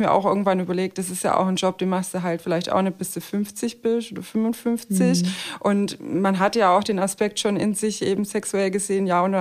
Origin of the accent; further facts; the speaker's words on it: Stuttgart, Baden-Württemberg, Germany; wir kommen aus Stuttgart